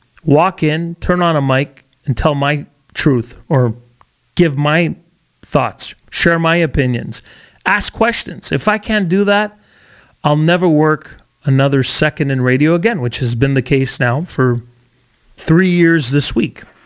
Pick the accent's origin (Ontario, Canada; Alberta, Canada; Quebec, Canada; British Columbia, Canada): Quebec, Canada; Montreal; moved away as an adult; Knowing early on that I had to leave my hometown of Montreal in order to make it, I moved across to the West Coast and applied, got jobs and did what I had to do to get better.